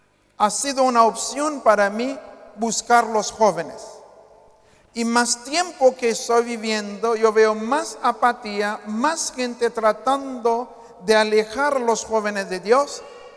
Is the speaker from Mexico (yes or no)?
no; Haiti; Ustedes saben que soy de Haití, ¿verdad?